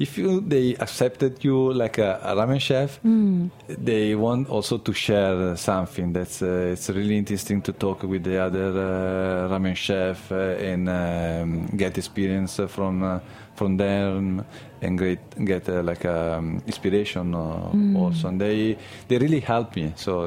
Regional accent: Milan, Lombardy, Italy; English is a second language; from Milano.

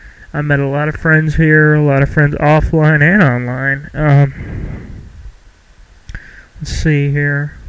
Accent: Bristol, Tennessee, United States; born there; also born or lived in North Carolina / Kansas; I was born in Bristol, Tennessee. Later on moved to North Carolina. Later on moved to Kansas. And now I'm getting ready to move to South Carolina. I'm 18 years old.

